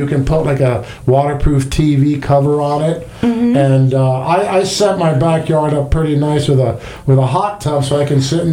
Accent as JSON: {"language": "English", "region": "Colorado", "country": "United States", "lives_now": "Florida, United States", "said": "You know, I came from Colorado. I never realized how many people actually have televisions outside in their backyard."}